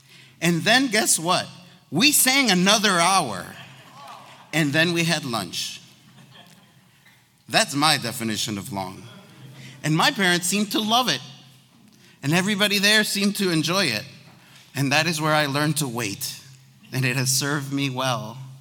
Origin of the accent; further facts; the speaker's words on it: Guatemala; now in Chicago, United States; I grew up going to church. I was born in Guatemala, and that's where we went to church. And when we moved to Chicago, that is where we went to church, to a Guatemalan immigrant population church.